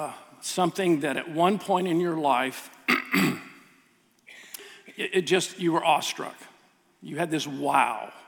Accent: Oregon, United States; I recognized that I grew up in Oregon. And if you haven't been in Oregon, in the Willamette Valley, it is absolutely beautiful.

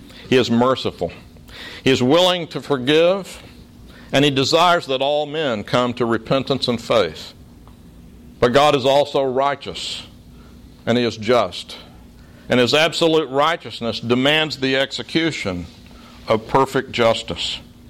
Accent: Oklahoma, United States; Since I grew up in Oklahoma, I attended that great university in Norman, the Mecca of the American homeland.

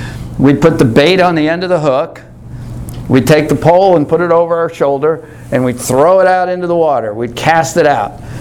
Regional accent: Long Island, New York, United States; I grew up on Long Island

